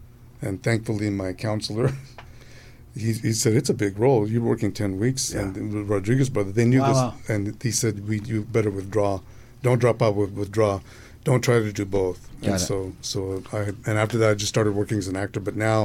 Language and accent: English; Roswell, New Mexico, United States; as a kid, when I'm from Roswell, New Mexico, I was very poor.